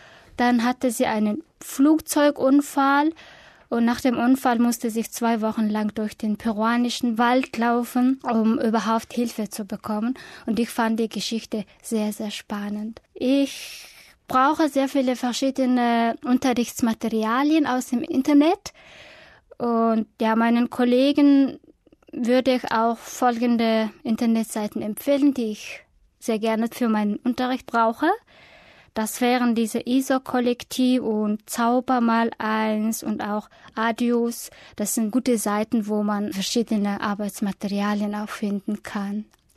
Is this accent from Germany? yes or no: no; Mongolia; German is a second language; Ich komme aus der Mongolei. Ich arbeite in Ulaanbaatar als Deutschlehrerin.